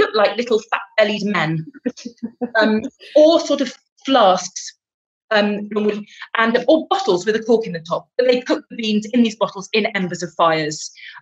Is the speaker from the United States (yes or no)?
no; England, United Kingdom; Well, I'm English